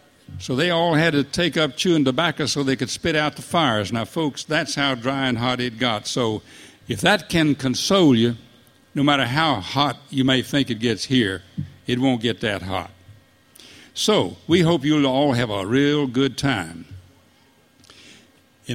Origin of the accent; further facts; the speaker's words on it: Florida, United States; I was born and raised in Florida, and I learned that in some parts of the Florida, the land is flatter than in other parts.